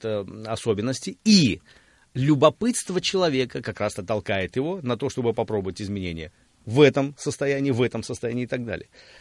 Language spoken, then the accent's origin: Russian; Armenia; я вырос в Армении